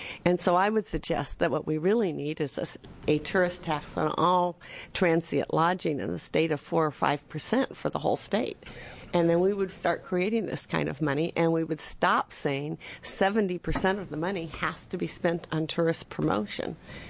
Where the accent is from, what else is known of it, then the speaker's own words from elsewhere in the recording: California, United States; I am from California.